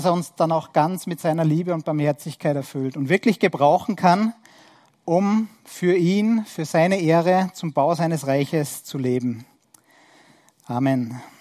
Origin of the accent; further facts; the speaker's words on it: Austria; Und das wissen wir bei uns in Österreich, wir heißen zwar christliches Land